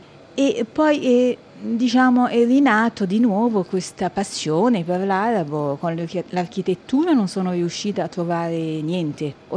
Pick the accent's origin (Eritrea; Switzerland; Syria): Syria; Aleppo, Aleppo Governorate; e vengo da Aleppo.